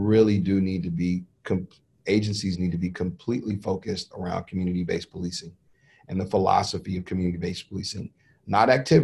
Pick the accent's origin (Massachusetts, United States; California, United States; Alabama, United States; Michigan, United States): California, United States; Los Angeles; And as you mentioned, growing up in Los Angeles